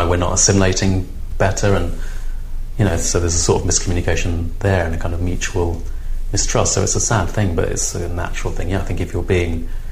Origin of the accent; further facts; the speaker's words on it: Lewisham, London, United Kingdom; now in Peckham, United Kingdom; And I live in Peckham. I grew up in Lewisham.